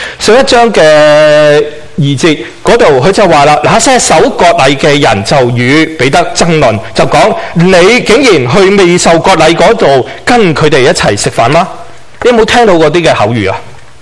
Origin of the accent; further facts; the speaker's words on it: Guangdong, China; 我是广东人啊，南方啊，我是南蛮来的